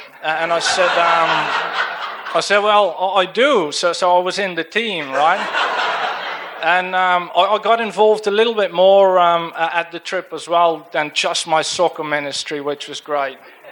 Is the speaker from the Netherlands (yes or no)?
yes; Netherlands; accent: Dutch; English is a second language; sort of my accent is Dutch, so please try and tune in.